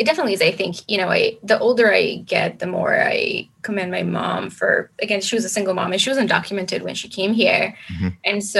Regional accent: Colombia; I grew up there in Colombia with tons of cousins and family.

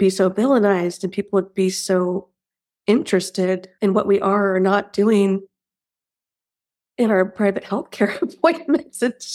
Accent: Washington, United States; moved away as an adult; now in Alaska, United States; I came to go to college back in the 90s and met an Alaskan. I'm originally from Washington State. Met my husband, and 20-something odd years later, we were happy to raise the kids here

